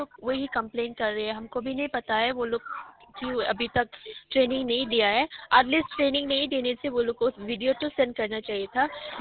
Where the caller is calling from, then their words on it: Shillong, Meghalaya, India; हम शिलोंग से, वीएसके से।